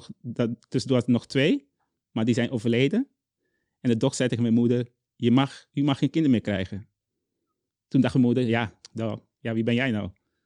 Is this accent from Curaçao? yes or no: yes; Curaçao; ik kom uit Curaçao, dus ik was hier anders. Ik had grote broeken en grote shirtjes. Hè? En ik woonde in Zwolle